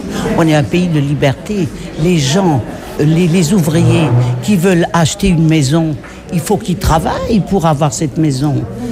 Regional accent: Grand Est, France; j'ai été élevée en Alsace.

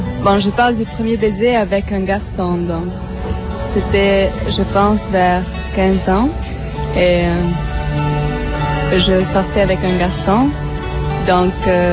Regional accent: Spain; French is a second language; C'était dans un bar, dans un petit village, moi je suis d'Espagne.

